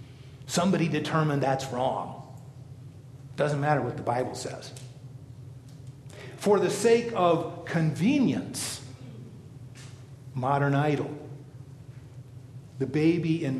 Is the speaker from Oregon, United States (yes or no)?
yes; Oregon, United States; In my home state, there was a young woman, home state of Oregon